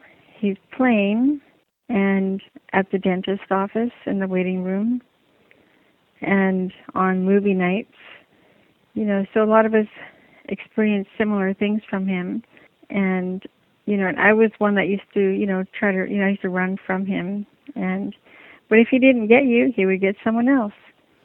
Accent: Valdez Island, British Columbia, Canada; born there; When I was born on Valdez Island, and we lived a very independent lifestyle

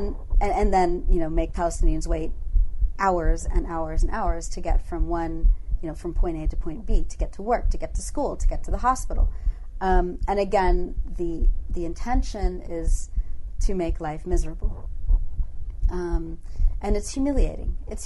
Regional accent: Berkeley, California, United States; You know, growing up in Berkeley, like, I love being able to choose between 15 different kinds of restaurants from all over the world

